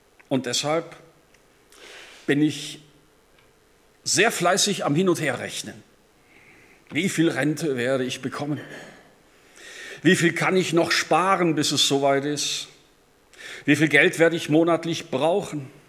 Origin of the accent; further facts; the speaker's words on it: Bavaria, Germany; moved away as an adult; ich komme aus dem Allgäu. Mit 32 Jahren habe ich meine Heimat verlassen, um Theologie zu studieren